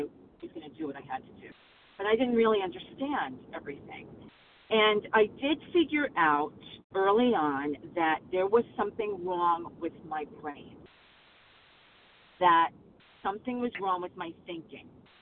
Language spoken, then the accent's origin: English; New York, United States; Good morning. This is … I'm from New York.